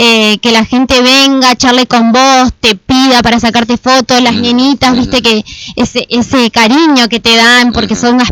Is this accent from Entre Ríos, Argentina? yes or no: yes; Concordia, Entre Ríos, Argentina; y que sos de Concordia, sos vos, y vos tenés que darla a conocer y a defender.